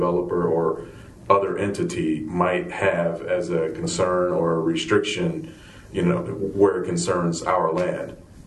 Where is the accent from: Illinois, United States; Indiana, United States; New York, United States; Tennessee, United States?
Indiana, United States; Gary; moving things forward for the city of Gary. That's my hometown as well.